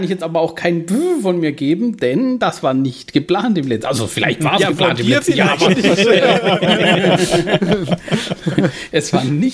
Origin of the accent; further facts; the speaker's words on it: Southern Germany, Germany; wir kommen aus dem Süden, wie man vielleicht ab und zu mal hört.